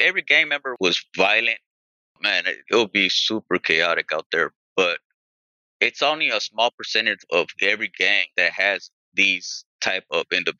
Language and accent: English; Los Angeles, California, United States; Growing up in Pico Union, I was always getting harassed by these cops.